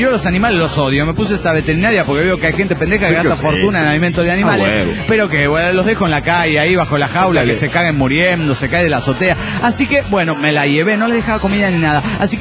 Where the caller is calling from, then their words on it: Guadalajara, Jalisco, Mexico; de Guadalajara, Jalisco, México.